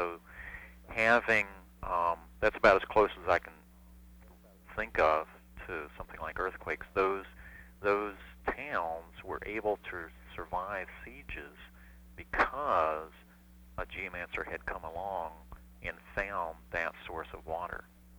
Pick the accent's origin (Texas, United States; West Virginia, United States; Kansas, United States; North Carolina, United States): West Virginia, United States; I grew up in West Virginia. West Virginia is one of the few states that has all natural boundaries.